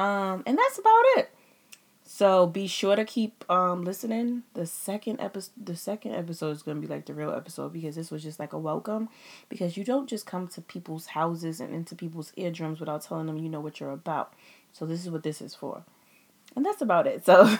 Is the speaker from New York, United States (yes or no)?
yes; New York City, New York, United States; I'm born and raised in New York City, so I have a whole, you know, thought process and theories just because of where I'm from.